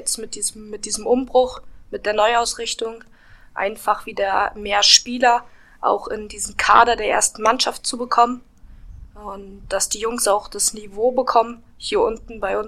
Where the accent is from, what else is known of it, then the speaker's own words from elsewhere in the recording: Mecklenburg-Vorpommern, Germany; Ich bin halt in Mecklenburg groß geworden